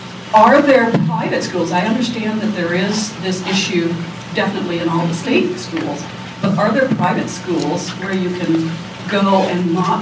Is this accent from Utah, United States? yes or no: no; Tennessee, United States; now in Idaho, United States; from North Idaho, up by the Canadian border. Before I ask my question, I just wanted to say, as a Tennessee born and raised girl with friends who graduated from Vandy